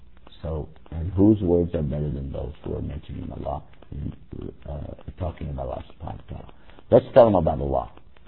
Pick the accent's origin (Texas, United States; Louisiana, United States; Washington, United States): Texas, United States; Oh, hey, I'm from Texas, man.